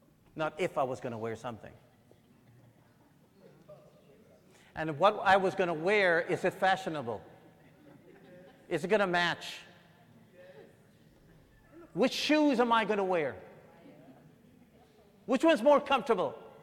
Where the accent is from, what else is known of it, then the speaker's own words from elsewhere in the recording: Guyana; I was born in South America, in Guyana, the only English-speaking South American country. I grew up in a two-bedroom home with the nine of us.